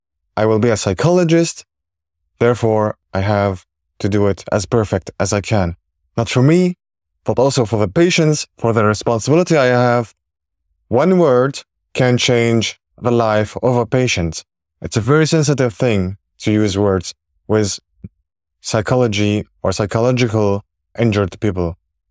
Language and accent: English; Syria; English is a second language; I have a responsibility that I come from Syria.